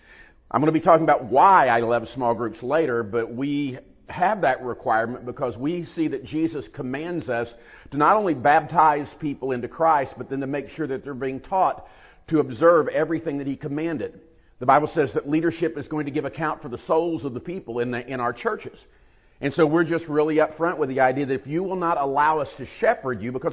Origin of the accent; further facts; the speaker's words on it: St. Louis, Missouri, United States; at least if you look in our area where I'm from, and I'm from the St. Louis area